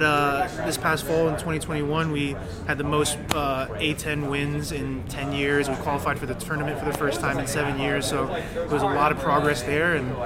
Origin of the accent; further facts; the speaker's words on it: Florida, United States; So I grew up in South Florida, where I played soccer growing up, coached, refereed, did all that stuff